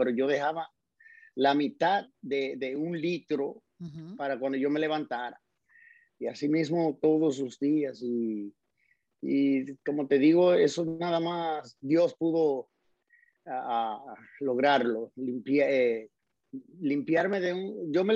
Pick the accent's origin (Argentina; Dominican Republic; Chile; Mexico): Dominican Republic; Cibao; vengo de la Sierra, de las entrañas de la Sierra, en el Cibao. Un pueblito rodeado de montañas, tú sabes.